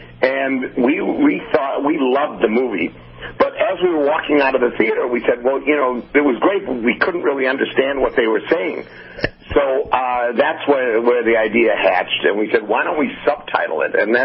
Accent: Wisconsin, United States; now in Los Angeles, United States; I grew up in Wisconsin, and, you know, where trees just grow up. You just let the land alone as they grow up. Then I moved to L.A.

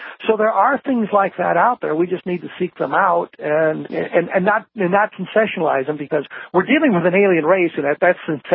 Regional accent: United States; But, you know, in the United States, we're very American-centric.

